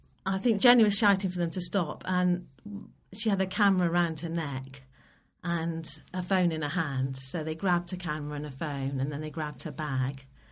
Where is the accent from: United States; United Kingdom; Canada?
United Kingdom; I was shouting, we're British, hoping that would stop them attacking us.